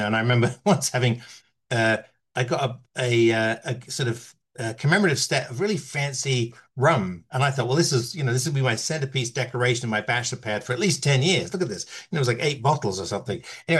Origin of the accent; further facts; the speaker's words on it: London, United Kingdom; moved away as an adult; now in Los Angeles, United States; So as you can tell, I grew up in London and moved to Los Angeles when I was 30